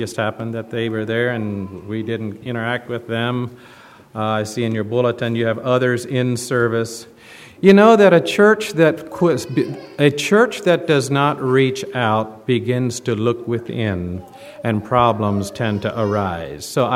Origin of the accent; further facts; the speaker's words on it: Kentucky, United States; now in Ohio; And so I grew up in Kentucky. I went to service at Faith Mission. And there I met the love of my life. And she lived in Ohio. And so I moved back to Ohio.